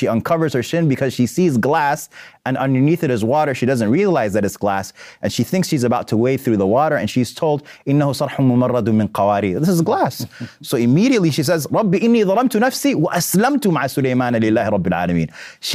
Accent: Sudan; I didn't grow up in a farming culture, but I'm from a farming culture. I'm from Sudan. I'm from a village of farmers.

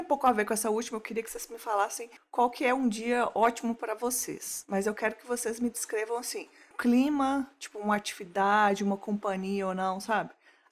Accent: Minas Gerais, Brazil; Como uma boa mineira que sou, pois não tenho.

